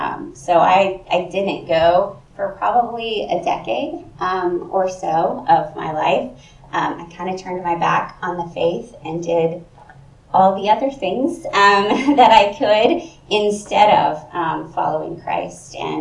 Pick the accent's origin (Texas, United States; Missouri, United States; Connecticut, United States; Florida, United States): Missouri, United States; Carthage; Yeah, so I also grew up in church. I grew up in Carthage, Missouri, so just down 49